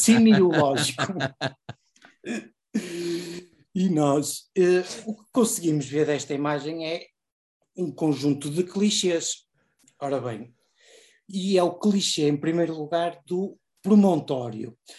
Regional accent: Viana do Castelo, Portugal; eu sou de Viana, já estou aqui há uns anos valentes, mas ainda me sinto um turista.

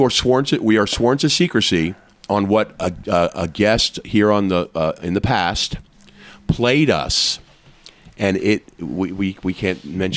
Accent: Nashville, Tennessee, United States; when I was growing up in Nashville, which is just, just bulldozed to death now.

